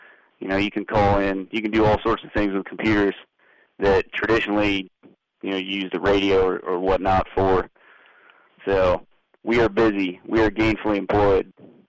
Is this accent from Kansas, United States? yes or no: no; Pittsburgh, Pennsylvania, United States; I grew up in Pittsburgh, lived on the south side, and then, you know, I lived all around the Pittsburgh area.